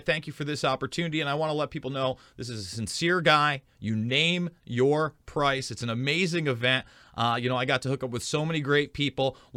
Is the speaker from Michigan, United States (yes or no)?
no; New York, United States; New York is my home state.